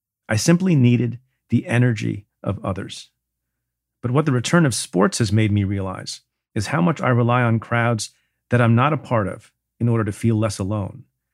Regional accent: New York, United States; The good news is, as of today, in my home state of New York, more than 52% of residents have had at least one dose of the vaccine.

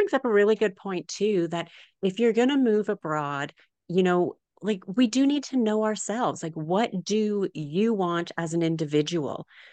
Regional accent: Canada; moved away; I've lived now in 5 different countries, including my home country of Canada.

